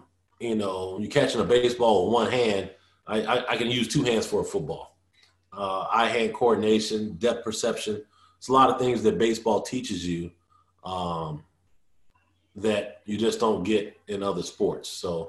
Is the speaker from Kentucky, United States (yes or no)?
no; Chicago, Illinois, United States; I'm from Chicago, Illinois.